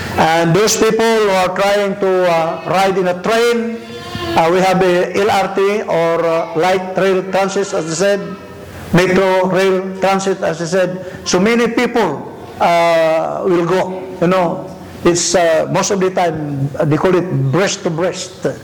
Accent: Philippines; first language Ilocano; English is a second language; English is the one that we use in the school. And our national language is Tagalog. And my native language is Ilocano and the Visaya.

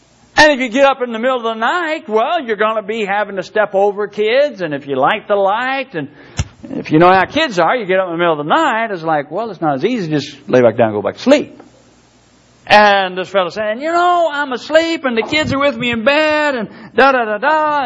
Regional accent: Louisville, Kentucky, United States; I grew up in Louisville, and we live in the subdivision.

